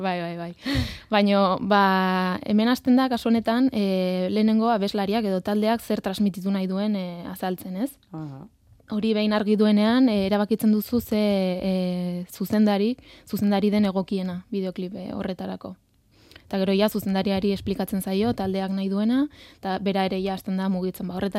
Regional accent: Arbizu, Navarre, Spain; ni Arbizukoa naiz, eta Arbizun gazte asko daude musikan ibiltzen direnak

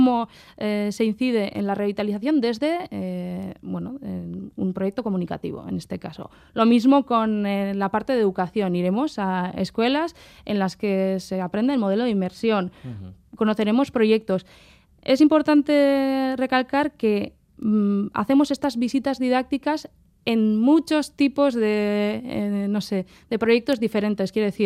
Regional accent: Basque Country, Spain; Como pueblo vasco tenemos una experiencia

